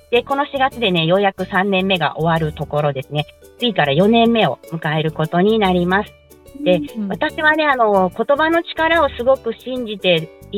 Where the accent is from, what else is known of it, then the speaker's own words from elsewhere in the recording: Chiba, Japan; also born or lived in Koriyama; now in Uji, Japan; 私は福島県郡山市出身でして、今は京都府宇治市に住んでいるんですけれども